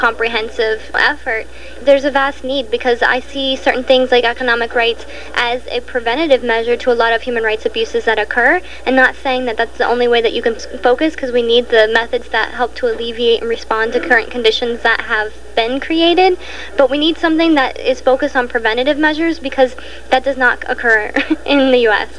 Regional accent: the South, United States; those lessons, good or bad, that we learned from growing up in the South and being able to move forward.

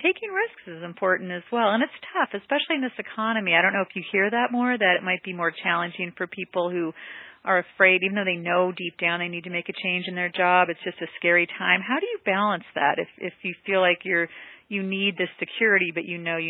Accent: California, United States; I'm from California. My husband is from the East Coast

